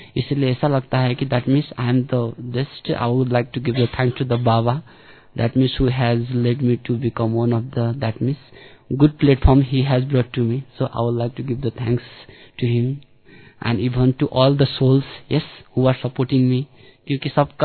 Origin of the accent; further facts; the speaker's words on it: Kathmandu, Bagmati, Nepal; Hindi is a second language; मैं काठमांडू से हूँ, इसे भी मेरा हिंदी तो उतना स्पष्ट नहीं